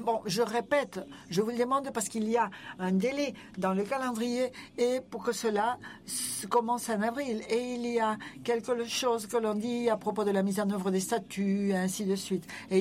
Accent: China; French is a second language; Je viens de Chine.

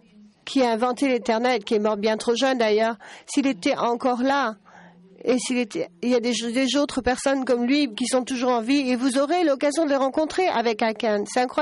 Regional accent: England, United Kingdom; French is a second language; Moi, comme vous voyez, comme vous l'entendez, je viens d'Angleterre, du Royaume-Uni.

